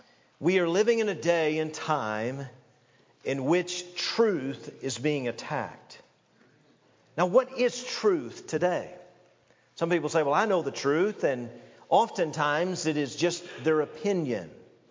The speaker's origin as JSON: {"language": "English", "town": "Knoxville", "region": "Tennessee", "country": "United States", "tie": "born or raised there", "said": "My pastor used to say years ago as I grew up in Knoxville, Tennessee, he would say, the most dangerous error is that which is closest to the truth."}